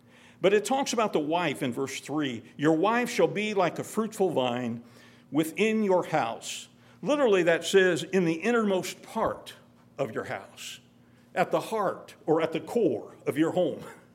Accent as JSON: {"language": "English", "town": "Oblong", "region": "Illinois", "country": "United States", "tie": "born or raised there", "said": "As a boy, I grew up in Oblong, Illinois."}